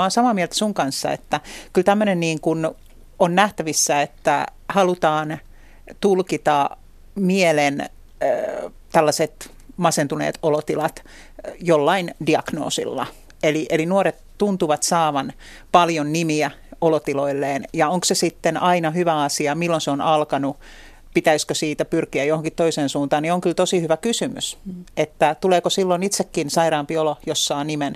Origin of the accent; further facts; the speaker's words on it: Turku, Southwest Finland, Finland; Mä oon siis kotoisin Turusta